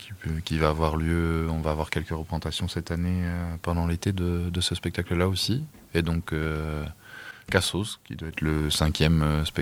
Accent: Pays de la Loire, France; Moi, je suis originaire de l'Anjou

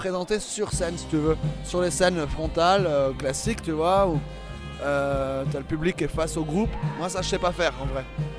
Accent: Normandy, France; De Normandie, tu m'as demandé tout à l'heure déjà.

